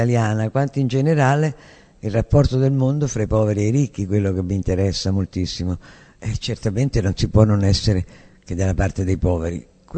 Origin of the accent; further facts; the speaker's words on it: Rome, Lazio, Italy; perché sono nato a Roma e sono sempre vissuto a Roma.